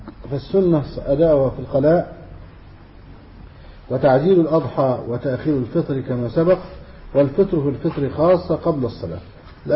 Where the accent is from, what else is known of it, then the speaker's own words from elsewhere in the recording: Egypt; وكان عندنا في مصر